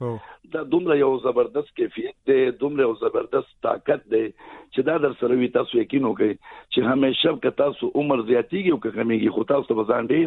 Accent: Peshawar, Khyber Pakhtunkhwa, Pakistan; زه په پیښور کې پیدا شوم لو شوم او زما د پیدایش کال او به ما زه په یو اویا کې پیدا شوم.

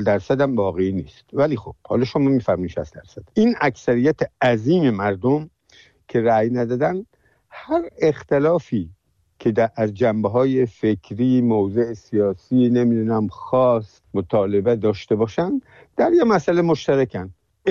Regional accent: Iran; ما ایرانی هستیم

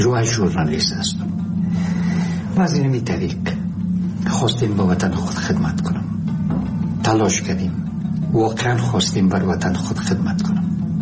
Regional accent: Afghanistan; من یک افغان هستم، به افغان بودن خود افتخار می کنم.

